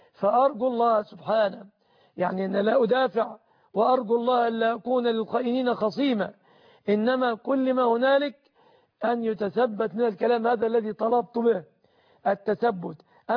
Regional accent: Egypt

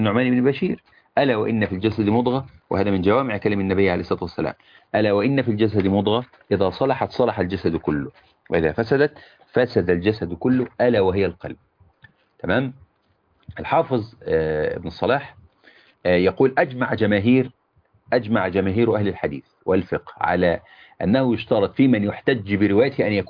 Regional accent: Egypt

